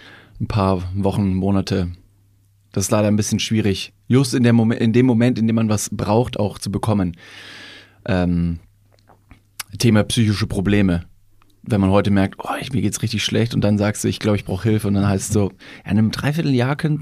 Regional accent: Bavaria, Germany; Ich komme ja aus Bayern.

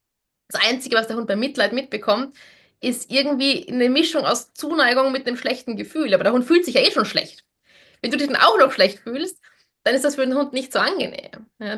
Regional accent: Austria; Ich bin aus Österreich ursprünglich.

